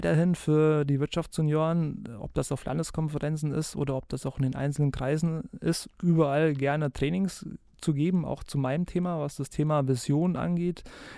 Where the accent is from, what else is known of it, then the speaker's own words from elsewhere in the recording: Hesse, Germany; born there; weil ich komme ja gebürtig aus dem Vogelsberg.